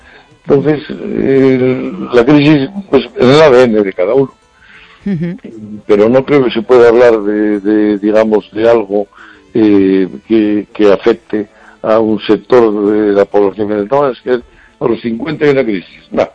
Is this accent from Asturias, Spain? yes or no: yes; Oviedo, Asturias, Spain; moved away as an adult; yo nací en Oviedo y viví allí hasta los 20 años.